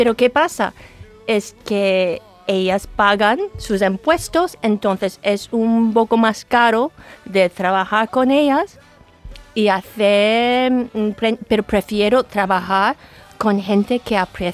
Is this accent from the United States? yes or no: yes; New York, United States; Spanish is a second language; now in Sevilla, Spain; Y digo a todo el mundo que entra a la tienda cuando me pregunta... por mi acento, que Nueva York sigue siendo para mí la mejor ciudad del mundo.